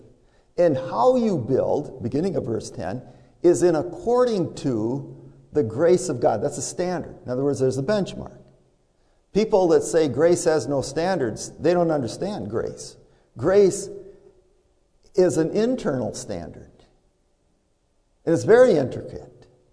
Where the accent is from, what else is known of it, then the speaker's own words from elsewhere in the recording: Minnesota, United States; This is, I'm from the Iron Range. This is a wood pile sitting outside my house.